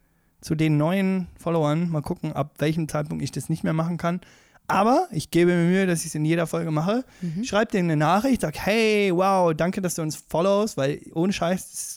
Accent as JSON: {"language": "German", "town": "Motzen", "region": "Brandenburg", "country": "Germany", "said": "Ja, ich komme aus Motzen."}